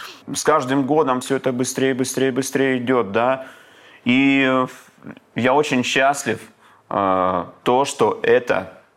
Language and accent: Russian; Yeysk, Krasnodar Krai, Russia; also born or lived in Rostov-on-Don; я там одно время даже и работал у себя на родине